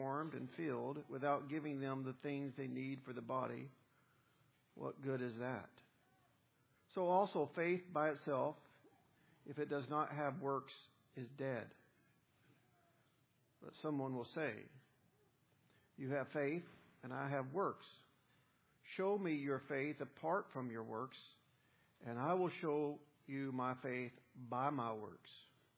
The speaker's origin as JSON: {"language": "English", "region": "Arkansas", "country": "United States", "moved": "yes", "lives_now": "Conway, United States", "said": "When I moved here from North Arkansas to come to school"}